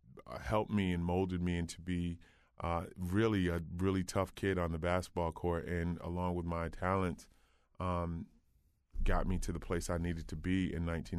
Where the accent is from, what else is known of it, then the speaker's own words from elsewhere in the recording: Old Saybrook, Connecticut, United States; I did. I grew up in Old Saybrook. Old Saybrook, I actually went to elementary school there, and all of my schooling came there.